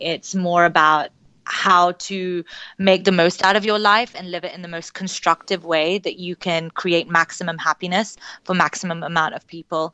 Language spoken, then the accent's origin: English; London, United Kingdom; also born or lived in Mumbai; So, originally from London, born and raised, and came over here around 2 years, but have spent a lot of my life in England, in Mumbai, and then here now.